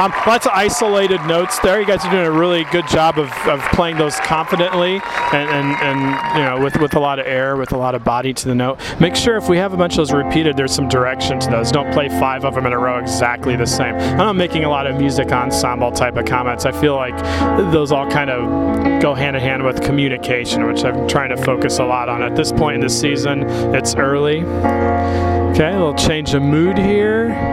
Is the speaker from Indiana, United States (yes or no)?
yes; Indianapolis, Indiana, United States; I'm from Indianapolis, Indiana, and it is my pleasure to adjudicate you this evening in the area of music general effects.